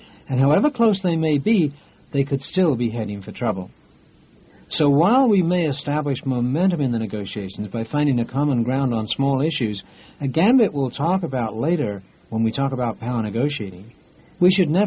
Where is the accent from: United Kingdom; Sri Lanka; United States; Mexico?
United Kingdom; England; moved away; I paid close attention to that because I was originally from England.